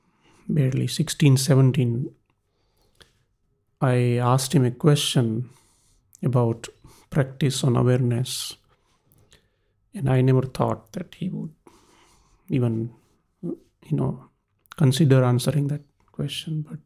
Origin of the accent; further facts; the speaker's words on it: Rajkot, Gujarat, India; now in -; I grew up in a joint family of 16 people in India, in my hometown Rajkot, Gujarat.